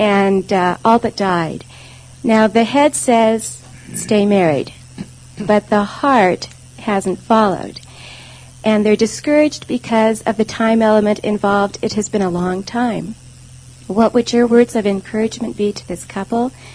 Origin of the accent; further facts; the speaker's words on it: Danville, California, United States; I'm from Danville, California.